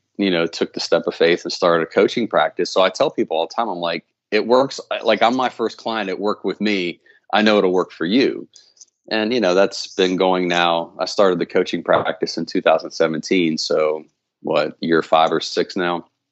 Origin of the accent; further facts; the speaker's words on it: Pennsylvania, United States; also born or lived in Washington, D.C. area; now in Huntsville, United States; I'm in Huntsville now. I'm originally from the Northeast. I was born outside DC, grew up in PA.